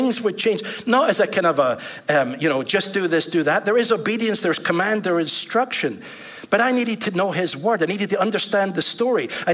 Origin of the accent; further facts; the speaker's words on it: Scotland, United Kingdom; I come from Scotland.